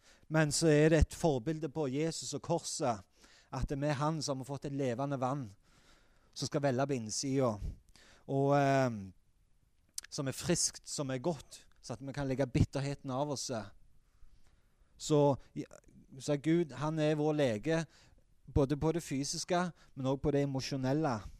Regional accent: Eastern Norway, Norway; Det er klart, men som østlending så blir det litt mer sånn.

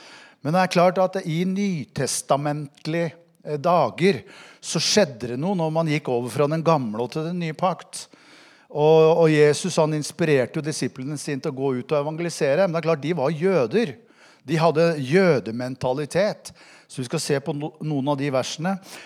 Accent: Innlandet, Norway; Bare det å flytte fra Skedsmokorset opp hit til Åsgreina, det var kultursjokk. Egentlig ikke, fordi at jeg kom fra Hadeland.

